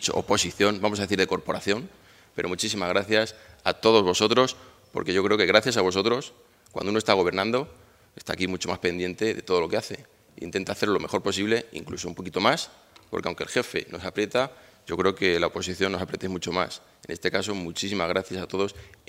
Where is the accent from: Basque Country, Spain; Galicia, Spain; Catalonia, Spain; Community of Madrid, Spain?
Community of Madrid, Spain; Tres Cantos; digo muchas veces orgulloso que soy de Tres Cantos